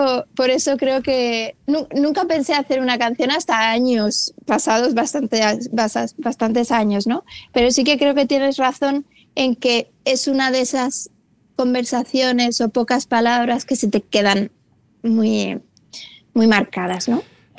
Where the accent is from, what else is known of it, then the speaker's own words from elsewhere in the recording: Murcia, Region of Murcia, Spain; now in Madrid, Spain; Que va, bajo mucho. El fin de semana pasado estuve ahí